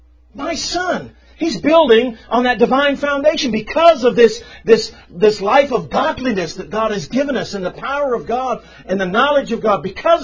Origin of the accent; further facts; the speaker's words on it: Germany; Somebody asked us one time over in Germany, because I'm from Germany, prostitution is legal.